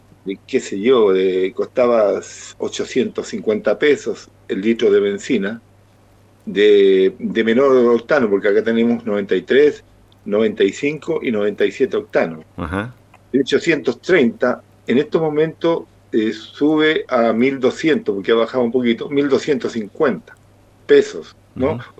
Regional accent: Concón, Valparaíso, Chile; No, yo vivo de toda la vida acá en Chile, okay. Especialmente en Concón.

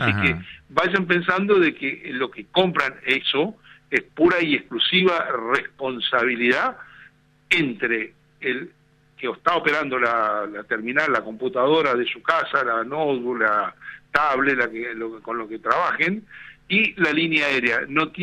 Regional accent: Argentina; nosotros somos los argentinos

